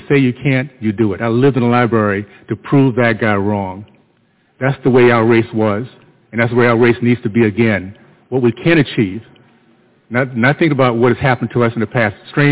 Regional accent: Tallahassee, Florida, United States; I was so proud to be in that community I grew up in Tallahassee, Florida, because we were kicking butt.

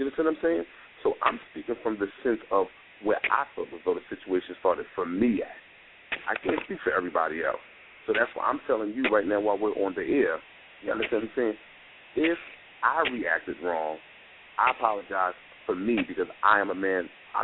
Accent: Bronx, New York, United States; I'm born and raised in the Bronx.

